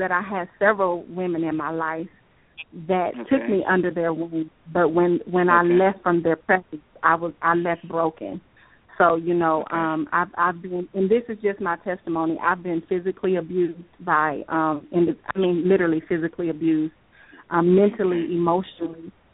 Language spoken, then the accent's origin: English; Omaha, Nebraska, United States; I was going to a church there in Omaha, Nebraska. I'm from Omaha, Nebraska, and the pastor kind of took me under his wing.